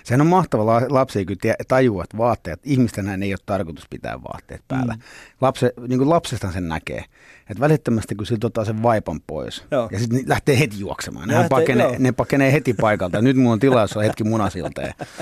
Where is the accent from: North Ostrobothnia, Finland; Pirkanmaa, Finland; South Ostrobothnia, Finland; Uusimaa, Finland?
Uusimaa, Finland; Nurmijärvi; also born or lived in Cyprus; Mä oon niin kuin Lepsämästä tavallaan, niin kuin, tai se on semmoinen niin kuin koti. Että mähän synnyin Kyproksella, mutta sitten äiti halusi mulle suomalaisen kasvatuksen ja koulutuksen, niin sitten äiti palasi siis kotiin ja se koti oli Lepsämässä.